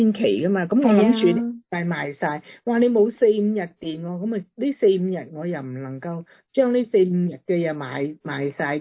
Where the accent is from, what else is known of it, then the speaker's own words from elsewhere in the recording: China; 我哋中国人咧就系话啦